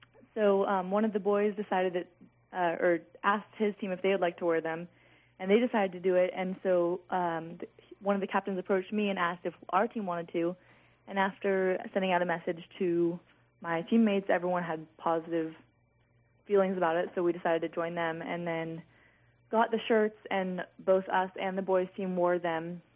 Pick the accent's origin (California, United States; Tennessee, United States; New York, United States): California, United States; Mendocino; I guess it was just after being growing up in Mendocino, we don't have as much exposure to racism and the protests as we would if we grew up in a big city.